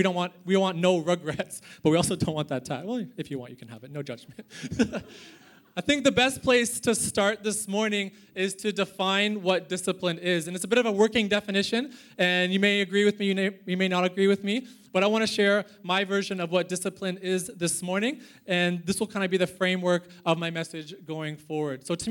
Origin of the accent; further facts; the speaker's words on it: Canada; now in Perth, Australia; as I said. I am Canadian. I'd say a boot sometimes, and I like to talk about snow and things, not to fulfill any stereotypes. I have been in Perth for 3 years